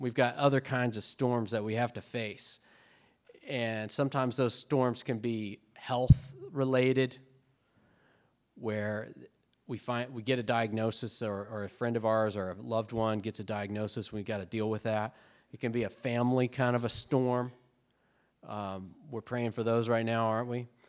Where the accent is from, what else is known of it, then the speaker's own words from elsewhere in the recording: Arkansas, United States; As you may remember, I'm from Arkansas, and something about Arkansas is there are no hurricanes there.